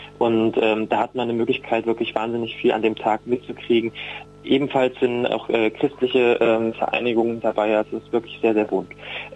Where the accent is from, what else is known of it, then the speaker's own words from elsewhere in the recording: Apolda, Thuringia, Germany; Ich bin im Weimarer Land aufgewachsen, in Apolda genau.